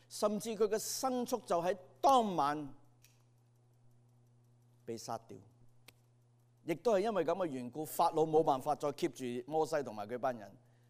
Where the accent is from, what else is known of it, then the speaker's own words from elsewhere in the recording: Hong Kong; 所以希伯来人跟我们东方人一样，如果你不肯饶恕一个人，我们香港人说什么？